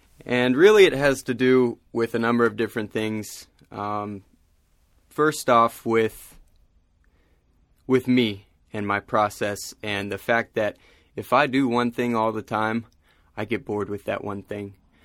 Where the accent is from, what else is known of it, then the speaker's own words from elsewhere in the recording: Marietta, Georgia, United States; also born or lived in New York / California; And then my family settled here in Marietta when I was a toddler. So I grew up in Marietta, had no idea what was happening in the city